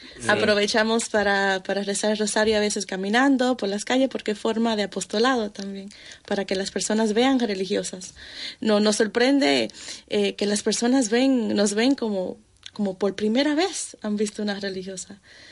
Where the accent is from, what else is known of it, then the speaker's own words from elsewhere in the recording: New York, United States; also born or lived in Dominican Republic; Pues yo nací en la República Dominicana, pero crecí en Nueva York. En Estados Unidos.